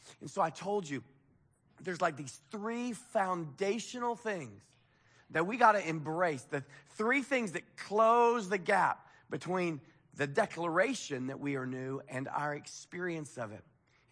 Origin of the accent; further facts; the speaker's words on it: Waco, Texas, United States; You know, I'm from Waco, so I'm big on fixer-uppers.